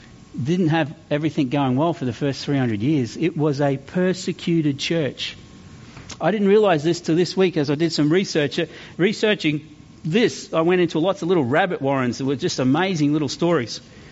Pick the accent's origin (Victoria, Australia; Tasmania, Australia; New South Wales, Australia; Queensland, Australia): Queensland, Australia; Mount Gravatt; it's not important for me that you all know I come from Mount Gravatt.